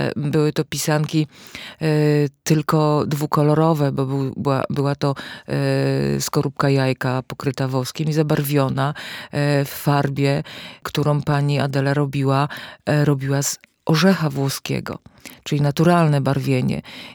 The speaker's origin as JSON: {"language": "Polish", "town": "Jasienica Dolna", "region": "Opole Voivodeship", "country": "Poland", "said": "a pochodzę z Podnysy, z Jasienicy Dolnej"}